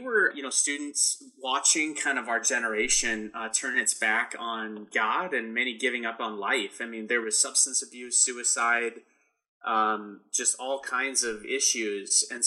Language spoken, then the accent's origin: English; North Dakota, United States; Yeah, I'm from North Dakota, you know, which I know is a common vacation spot for many people.